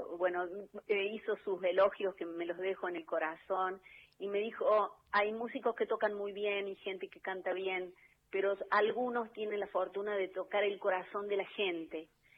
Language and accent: Spanish; Córdoba, Argentina; Yo nací en Córdoba capital, me crié en la ciudad de Córdoba